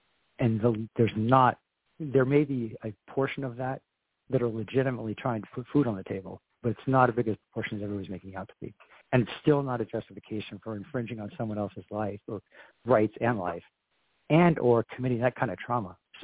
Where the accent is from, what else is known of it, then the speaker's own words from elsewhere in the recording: California, United States; My wife is from Northern California, the Bay Area, and I was from Southern California.